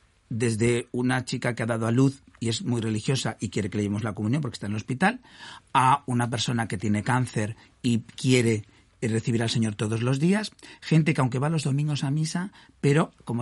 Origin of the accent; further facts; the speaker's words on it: Spain; ya sabéis cómo somos los españoles, muy explosivos, ¿no?